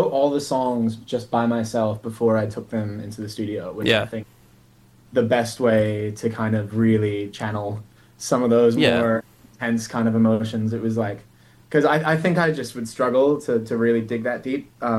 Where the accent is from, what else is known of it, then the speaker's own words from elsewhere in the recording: Queenstown, Otago, New Zealand; I was growing up in Queenstown, the local music scene is a lot smaller. And then you suddenly move to a city